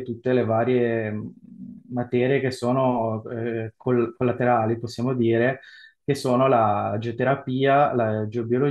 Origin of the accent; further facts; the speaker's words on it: Genoa, Liguria, Italy; born there; Io sono nato nel 1992 e sono nato a Genova